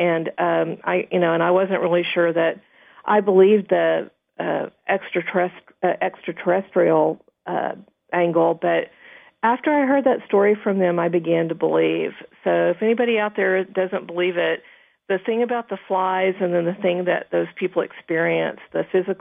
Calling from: Texas, United States; I'm calling from Texas.

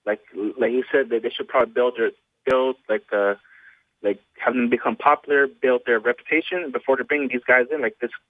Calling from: Dallas, Texas, United States; Just want to give a sad that our hometown boy, John Hendricks, lost last night.

